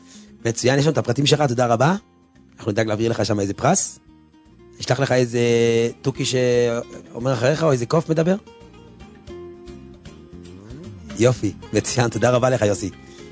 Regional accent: Beit Shemesh, Jerusalem District, Israel; אני מירושלים, בית שמש.

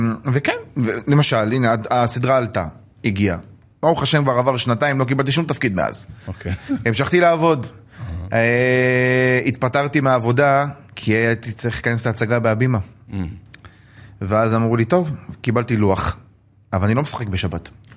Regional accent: Ashdod, Southern District, Israel; אני גדלתי באשדוד, באזור בית. שבזמנו, אז, בזמנו שלנו, האזור היה אזור לא קל.

